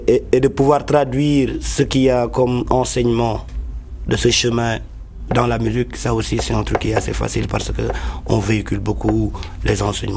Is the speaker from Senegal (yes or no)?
yes; Senegal; on est des Baïfal, on n'est pas des Rastafarians qui viennent de la Jamaïque. Moi, je viens du Sénégal et on a une culture musulmane. C'est une branche soufie de la religion musulmane, le Baïfal.